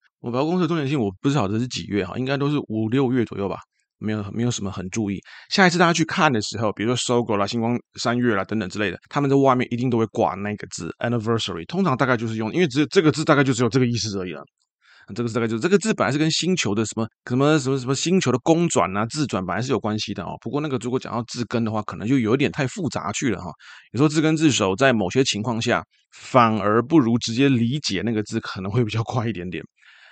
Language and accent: Chinese; Taiwan; Cold brew 我记得我们台湾这边的品项好像叫成冷萃好像叫冷萃咖啡